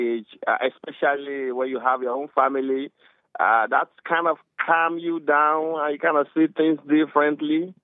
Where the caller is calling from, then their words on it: Lagos, Nigeria; I'm not calling from South Africa. I'm calling from Lagos, Nigeria, Africa.